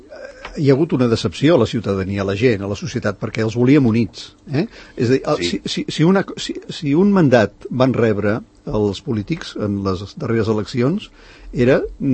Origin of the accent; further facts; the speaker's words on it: Catalonia, Spain; coneixem com som els catalans